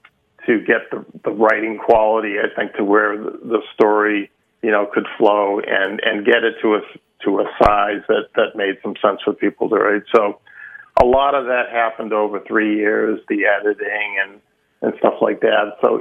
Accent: Lynn, Massachusetts, United States; So I grew up in Lynn, which is kind of a poor blue-collar town north of Boston, and the schools weren't great.

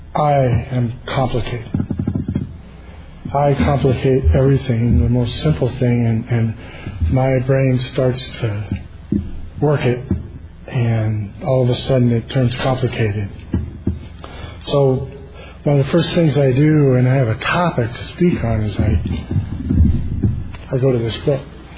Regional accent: Washington, United States; And I'm from the Washington, Northern Idaho region, the Lewis County area

